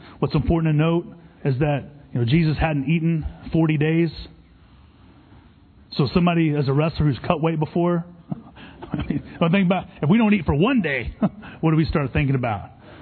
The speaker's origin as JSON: {"language": "English", "region": "Texas", "country": "United States", "said": "Like I'm from Texas. I like trucks."}